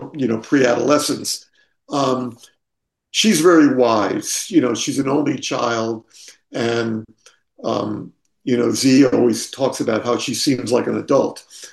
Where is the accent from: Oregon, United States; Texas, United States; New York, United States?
New York, United States; Staten Island; I played organized sports growing up in Staten Island, which is why the book takes place in Staten Island.